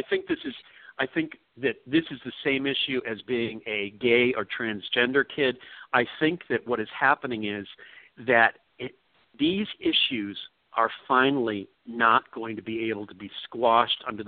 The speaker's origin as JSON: {"language": "English", "region": "New York", "country": "United States", "said": "as a New Yorker, we take, and I'm gay, we take so much for granted being in New York because we feel that we're in a safe place."}